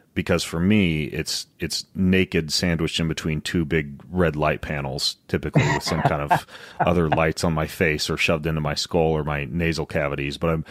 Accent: Idaho, United States; I'm an Idaho boy. I'm an Idaho boy. So I had to step up in life because I started in the panhandle.

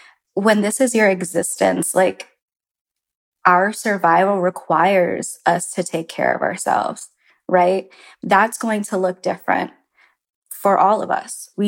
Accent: Orlando, Florida, United States; also born or lived in Puerto Rico; now in New York, United States; I was born in New York, but I left when I was really young to Puerto Rico and then to Florida. But I grew up in Orlando identifying as Nuyorican because my parents were very Nuyorican. And then I moved to New York after high school.

